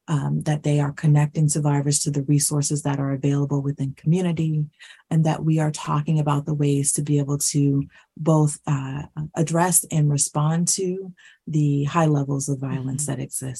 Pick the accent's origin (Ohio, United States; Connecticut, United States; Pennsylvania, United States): Ohio, United States; to be able to work both in my home state of Ohio, where I'm from, in the DC metro area, nationwide